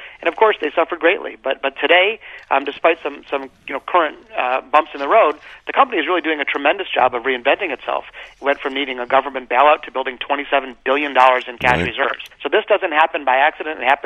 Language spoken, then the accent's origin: English; Detroit, Michigan, United States; It's funny, growing up in Detroit, I would always hear people at GM at all levels